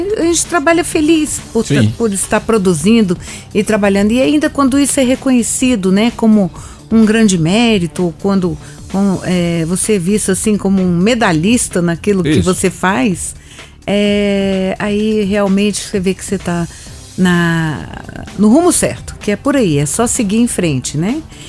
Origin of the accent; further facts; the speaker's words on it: Brasília, Federal District, Brazil; Primeira geração, eu já nasci aqui em Brasília, né? Eu sou a segunda filha do meu pai e da minha mãe.